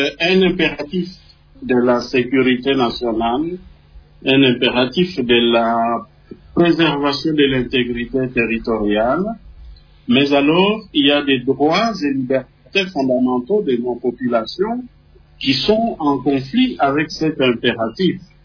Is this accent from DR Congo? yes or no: yes; DR Congo; Mais alors, de nouveau, le problème chez nous en RDC, c'est le contrôle de nos populations.